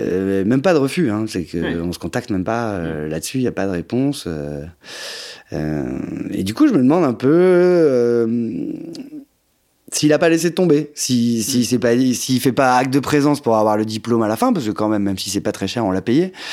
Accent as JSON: {"language": "French", "town": "Lyon", "region": "Auvergne-Rhône-Alpes", "country": "France", "said": "moi, je viens de Lyon, de Sciences Po Lyon."}